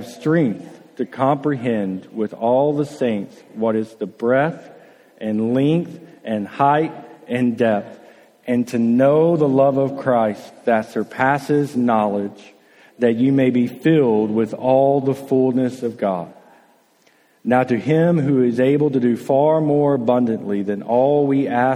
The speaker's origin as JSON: {"language": "English", "region": "Alabama", "country": "United States", "accent": "Alabama", "said": "I feel like my Alabama accent really came out when I said orange."}